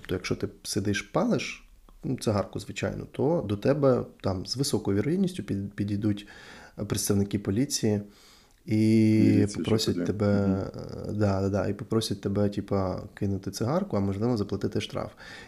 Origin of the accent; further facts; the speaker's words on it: Donetsk, Donetsk Oblast, Ukraine; Коротше, я сам з Донецьку. І в 14-му році, десь з квітня місяця, по моєму місту, по центру мого міста, почали ходити люди в військовій формі.